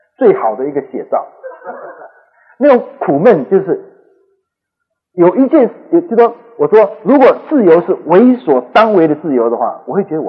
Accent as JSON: {"language": "Chinese", "country": "China", "said": "那么在我过去或者我们中国人的传统来讲"}